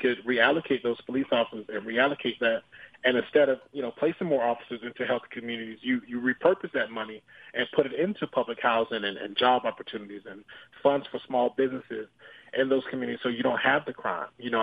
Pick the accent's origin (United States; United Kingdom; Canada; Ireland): United States; Daytona Beach, Florida; I was born and raised in Caroline Village. It's not the most beautiful neighborhood. It's not the most progressive neighborhood. But I am a product of my neighborhood. I'm proud of where I'm from.